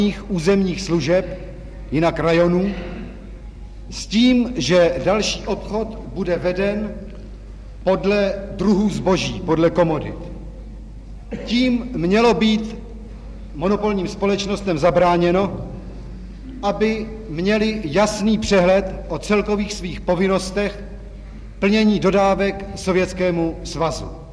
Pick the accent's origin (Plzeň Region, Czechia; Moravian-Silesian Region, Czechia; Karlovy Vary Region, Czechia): Plzeň Region, Czechia; Dobřany; born there; now in Prague, Czechia; Dobřanech u Plzně 13.5.1908.